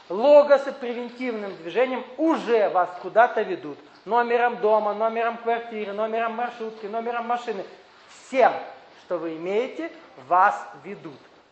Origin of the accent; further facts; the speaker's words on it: Caucasus, Russia; also born or lived in Siberia; Я родился в Сибири, потом родители переехали на Кавказ.